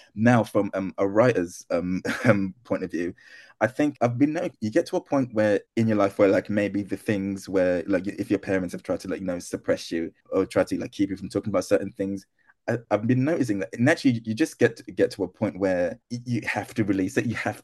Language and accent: English; United Kingdom; born there; I was born in Britain